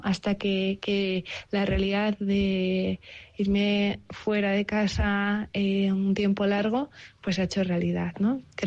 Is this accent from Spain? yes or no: yes; Madrid, Community of Madrid, Spain; Y conociendo pues unas realidades que en Madrid, de donde soy yo, pues son muy lejanas